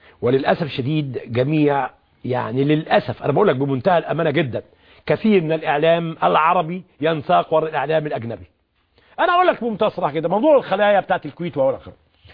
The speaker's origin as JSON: {"language": "Arabic", "country": "Egypt", "said": "هل أنا النهاردة كمصري أقبل أن إسرائيل تحقق الأمن المصري؟"}